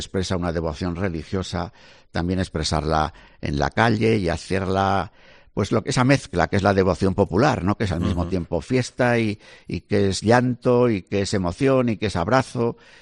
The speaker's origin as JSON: {"language": "Spanish", "town": "Valladolid", "region": "Castile and León", "country": "Spain", "said": "yo soy de Valladolid."}